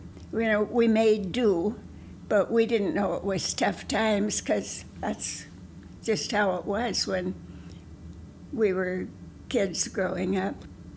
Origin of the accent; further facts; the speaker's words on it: Pierre, South Dakota, United States; Yeah, yeah, no, then you don't know Pierre. Never thought of it as good or bad. It's just how it was. When I was a child, it was during the Great Depression.